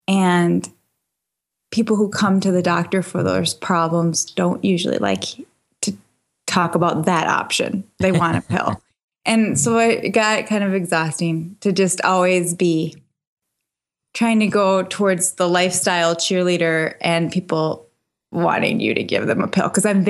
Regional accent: Minnesota, United States; I'm from Minnesota.

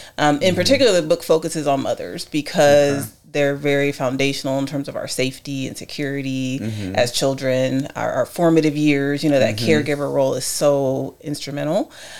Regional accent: Ohio, United States; I'm from Ohio. Okay. I'm from Ohio. So I'm a Midwest. Yes. California transplant.

